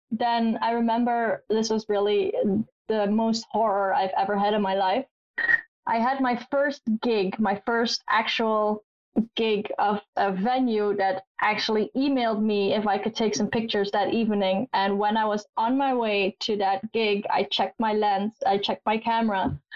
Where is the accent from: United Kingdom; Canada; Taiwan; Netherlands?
Netherlands; English is a second language; I'm from the Netherlands. We also call it Holland for people that don't know the Netherlands.